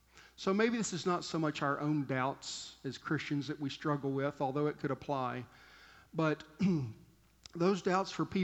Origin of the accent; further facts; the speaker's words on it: Fort Davis, Texas, United States; We're outside of my hometown of Fort Davis.